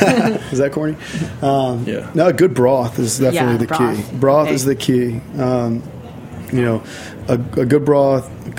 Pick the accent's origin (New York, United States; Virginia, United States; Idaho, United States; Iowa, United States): Virginia, United States; And that's getting that ham from Virginia is fun because I'm from Virginia.